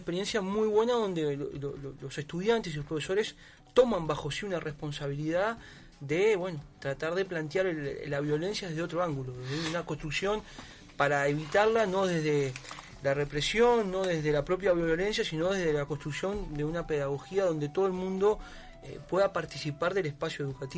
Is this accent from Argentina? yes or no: no; Uruguay; Los que venimos de Uruguay venimos por el movimiento sindical.